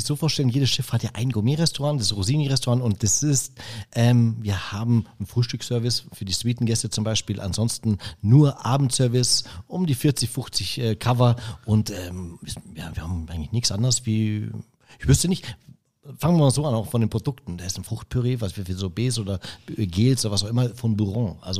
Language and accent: German; Eching, Bavaria, Germany; Ich komme aus der Gegend. Also ich bin aus in der Nähe von Eching, also bei Freising, also im Prinzip lokal sozusagen. Ich bin jetzt eine halbe Stunde von hier entfernt.